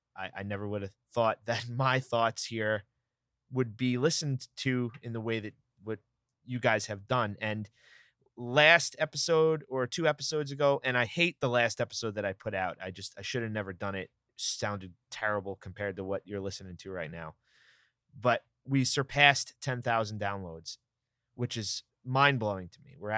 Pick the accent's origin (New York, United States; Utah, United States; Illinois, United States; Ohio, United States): New York, United States; accent: New York; any typical Islander fan or New Yorker even, right? Because I'm sure that my New York accent comes out from time to time.